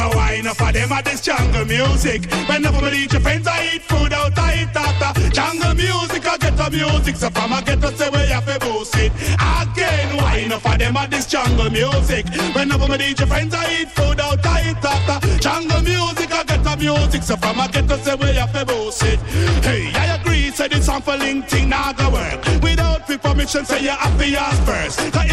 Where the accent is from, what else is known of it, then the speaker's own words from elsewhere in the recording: England, United Kingdom; So as a English youth, say me after inna it after. England me born and after England me live.